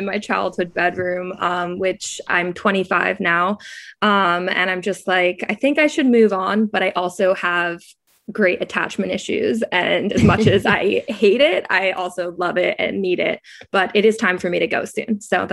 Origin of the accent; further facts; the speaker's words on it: New York City, New York, United States; also born or lived in Providence; But I'm from New York City originally, and I went to college at Brown University in Providence, Rhode Island.